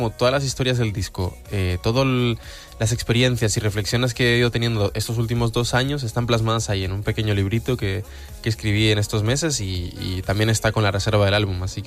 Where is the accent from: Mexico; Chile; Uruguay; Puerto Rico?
Uruguay; also born or lived in Spain; antes era o soy uruguayo o soy español y ahora soy ambas, yo creo.